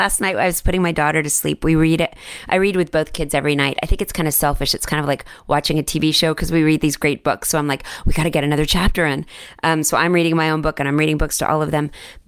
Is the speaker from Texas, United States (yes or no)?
yes; Texas, United States; And maybe in an accent, because I'm from Texas.